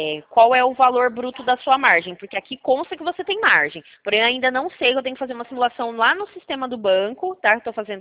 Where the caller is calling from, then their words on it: Sumaré, São Paulo, Brazil; Eu falo da cidade de Sumaré, tá?